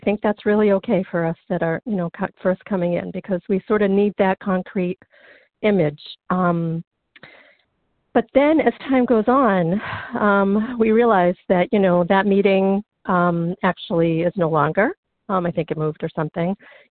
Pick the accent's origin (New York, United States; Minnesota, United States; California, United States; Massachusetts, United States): Massachusetts, United States; I'm from the Berkshires in Massachusetts.